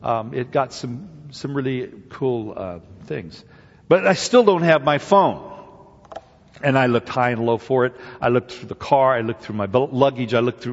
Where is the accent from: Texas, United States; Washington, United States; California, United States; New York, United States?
Washington, United States; Walla Walla; You know, I'm from Walla Walla, Washington.